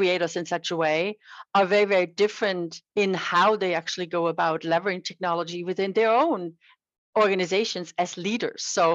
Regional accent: Germany; English is a second language; which of course my accent gives away. I'm from Germany.

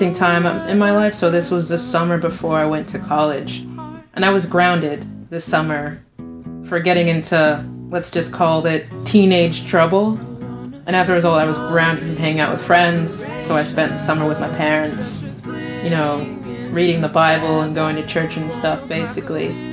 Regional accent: Dallas, Texas, United States; You know, I'm from Dallas, Texas, and this is where I was grounded, so I was feeling stuck.

